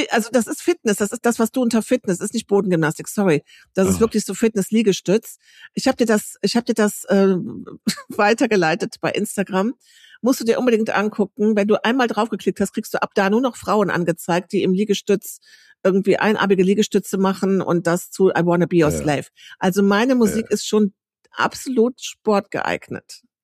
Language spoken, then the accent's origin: German; Rhineland, Germany; ich bin Rheinländerin.